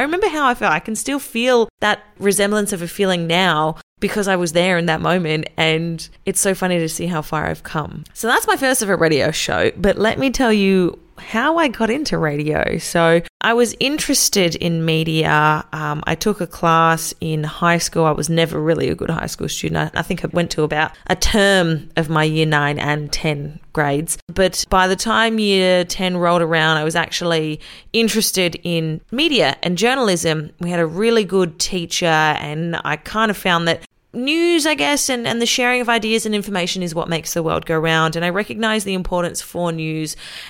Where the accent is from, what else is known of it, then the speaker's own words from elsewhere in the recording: Australia; I am an Australian female radio announcer and podcaster. I'm 28 years old